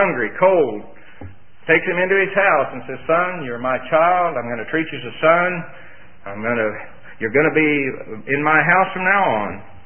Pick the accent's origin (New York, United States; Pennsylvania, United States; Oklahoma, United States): Oklahoma, United States; Tulsa; One time I was visiting a certain revival meeting in Tulsa, my hometown.